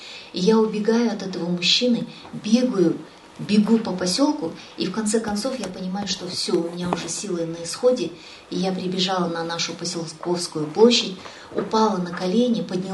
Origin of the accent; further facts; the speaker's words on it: Kazakhstan; А я казашка, и как можно мне, казашке, мусульманке, говорить про русского Иисуса Христа?